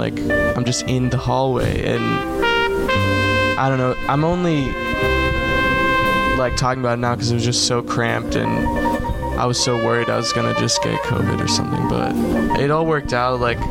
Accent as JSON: {"language": "English", "town": "Pittsburgh", "region": "Pennsylvania", "country": "United States", "tie": "born there", "said": "I'm actually, I was born in Pittsburgh. Shout out to Pittsburgh, Pennsylvania, home of the Pirates."}